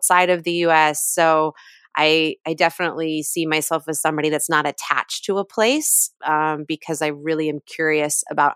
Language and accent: English; New Jersey, United States; I tend to say I grew up in Jersey because I was there from 4th grade through my freshman year of high school